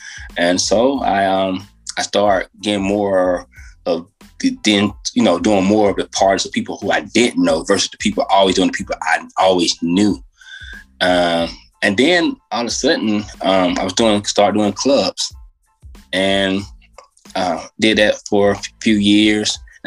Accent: Haddock, Georgia, United States; now in Atlanta, United States; I'm originally from Haddock, Georgia. This is in between Macon and Millersville, Georgia. Currently residing in Atlanta area.

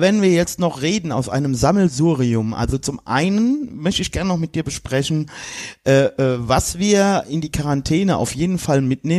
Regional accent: England, United Kingdom; dann darf man das als Engländer, glaube ich, auch ruhig denken.

